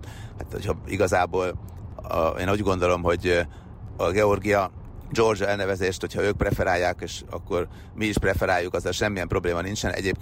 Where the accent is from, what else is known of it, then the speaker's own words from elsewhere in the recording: Hungary; Mi is azt mondjuk, hogy Magyarország, magyarok vagyunk